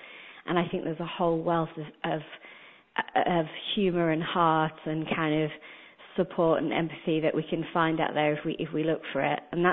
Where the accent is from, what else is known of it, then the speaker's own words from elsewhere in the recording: United Kingdom; because I'm not from America. I grew up in Britain where we didn't have cheerleading